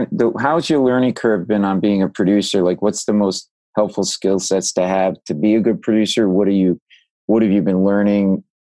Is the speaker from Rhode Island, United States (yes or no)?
yes; Rhode Island, United States; like I'm from Rhode Island originally, and I go home